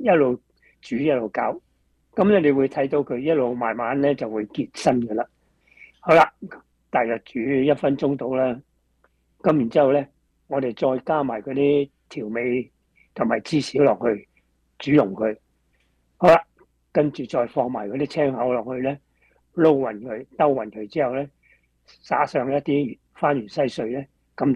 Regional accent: China; 哦，一般我哋中国人做咧，多数都系豉汁炒

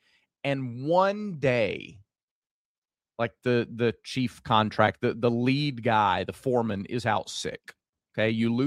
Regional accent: Piedmont, Alabama, United States; Zach, the house I grew up in on Main Street in Piedmont, Alabama, we didn't have but one bathroom.

